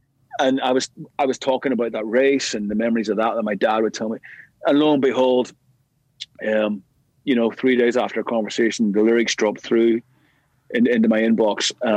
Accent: Belfast, Northern Ireland, United Kingdom; We're both from East Belfast in Northern Ireland.

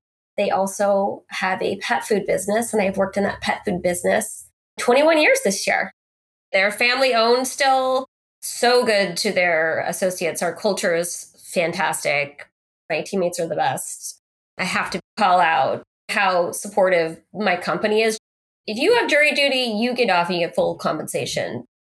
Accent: Santa Cruz, California, United States; I was raised in Santa Cruz, California, which is a small-ish beach town just south of San Francisco on the Monterey Bay.

